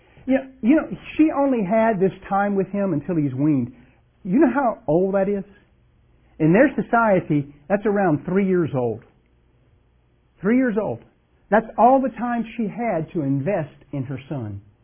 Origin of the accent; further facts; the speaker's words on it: United States; Now, I'm an American just like you are, and Americans really don't like to wait.